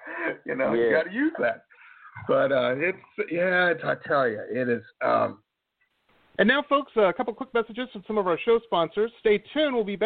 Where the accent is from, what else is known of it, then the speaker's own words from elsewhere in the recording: Detroit, Michigan, United States; you know, I grew up in Detroit, and it seemed that everybody in the music business then, and this is probably the late 80s, early 90s, you know, Atlanta was the place to be, man.